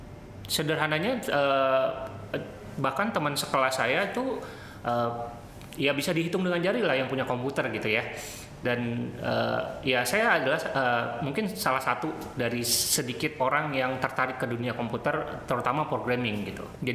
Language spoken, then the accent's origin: Indonesian; Aceh, Indonesia; Kebetulan saya besarnya sampai dari kecil sampai SMA itu di Aceh Utara, Lok Semanggi Aceh Utara.